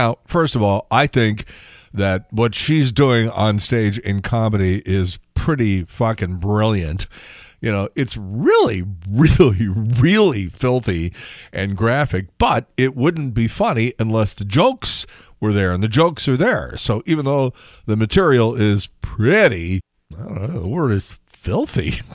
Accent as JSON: {"language": "English", "town": "Chicago", "region": "Illinois", "country": "United States", "lives_now": "St. Louis, United States", "said": "I'm from Chicago originally, but I was working in Buffalo back in the early 80s."}